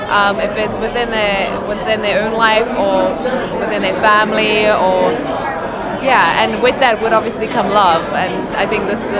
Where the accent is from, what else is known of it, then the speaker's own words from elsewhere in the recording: South Africa; I'm representing South Africa tonight. I'm hoping to bring one of these charity events back home to South Africa.